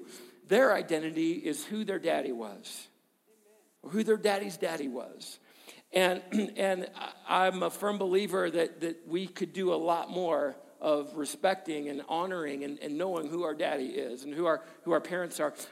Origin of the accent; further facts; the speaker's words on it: Pacific Northwest, United States; even though I'm not from the South. I'm from the Northwest.